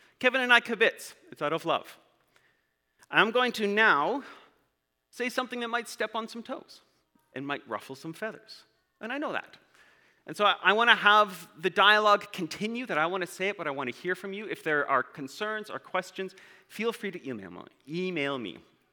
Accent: Edmonton, Alberta, Canada; because I'm from Edmonton.

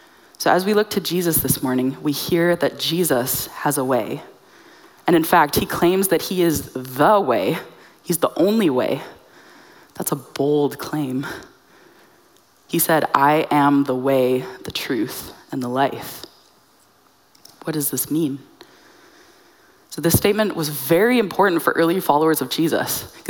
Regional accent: Abbotsford, British Columbia, Canada; I grew up in Abbotsford my whole life.

